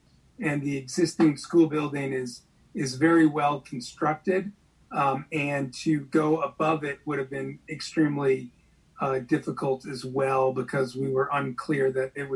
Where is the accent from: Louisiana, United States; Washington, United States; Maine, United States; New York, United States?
New York, United States; I am from New York. Our development company is based in New York.